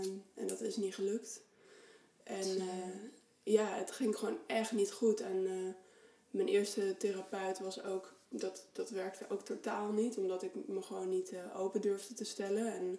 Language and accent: Dutch; Bible Belt, Netherlands; Ja, ik kom uit de Bijbelbelt, weet je wel. Dus ik dacht, ik ga naar Amsterdam.